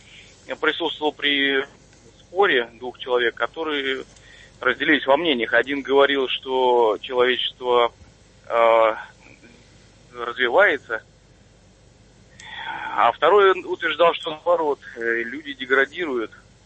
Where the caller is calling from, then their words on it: Moscow, Russia; я из Москвы.